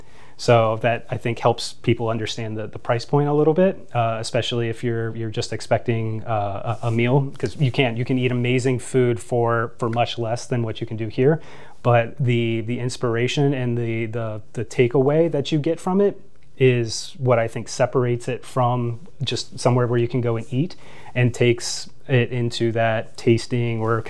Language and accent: English; Midwest, United States; this is one of the benefits of growing up in the Midwest